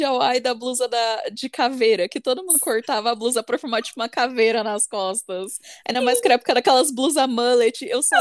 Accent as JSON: {"language": "Portuguese", "town": "Campinas", "region": "São Paulo", "country": "Brazil", "said": "eu sou de Campinas, é a segunda maior cidade do estado de São Paulo, se eu não me engano. E lá, assim, tipo, a mentalidade ainda é muito de interior."}